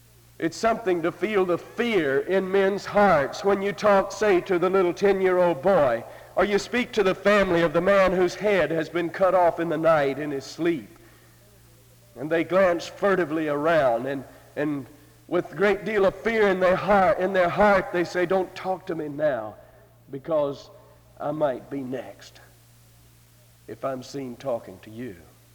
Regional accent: United States; not knowing I'm a missionary, but because I'm an American.

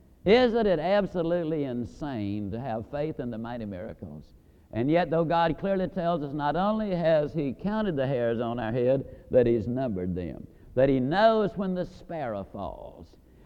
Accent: Yazoo City, Mississippi, United States; also born or lived in Alabama; I was born in L.A. That's lower Alabama. And I was raised over in Yazoo City, Mississippi.

